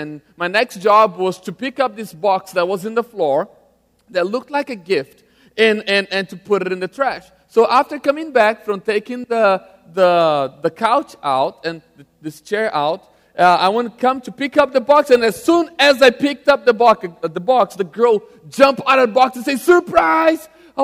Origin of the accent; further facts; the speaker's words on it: Brazil; English is a second language; I'm from Brazil, have an accent, if you notice right now.